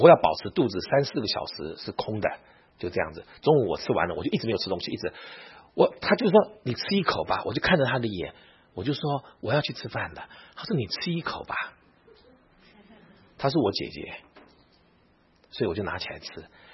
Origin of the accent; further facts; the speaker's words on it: Taiwan; 而且我从台湾来，他从大陆来